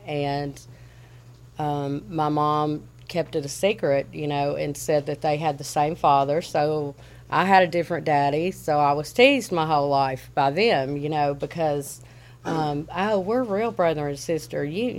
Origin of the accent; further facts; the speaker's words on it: Texas, United States; born there; I was born in Texas. I'm 43 years old. My father was in the Air Force.